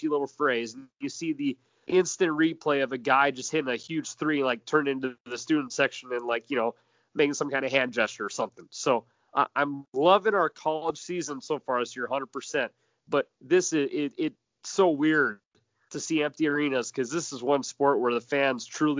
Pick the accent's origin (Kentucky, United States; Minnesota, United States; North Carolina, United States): Minnesota, United States; but obviously I'm from Minnesota too